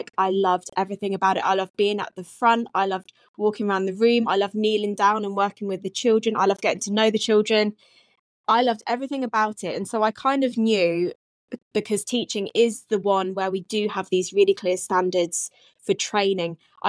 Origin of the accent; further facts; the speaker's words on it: Hereford, West Midlands, United Kingdom; also born or lived in Wales; So I was born in Wales, went to school in Hereford.